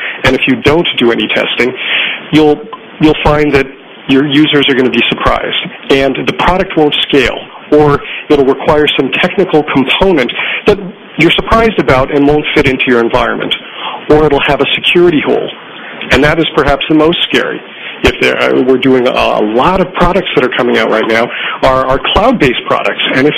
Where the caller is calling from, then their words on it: London, United Kingdom; I'm calling from London.